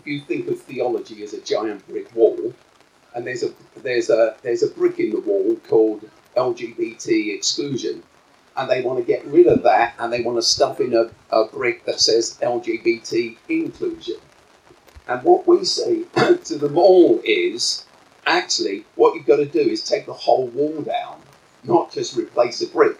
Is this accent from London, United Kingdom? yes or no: yes; London, United Kingdom; I grew up in South London. As the son of … You know, I'm Indian English.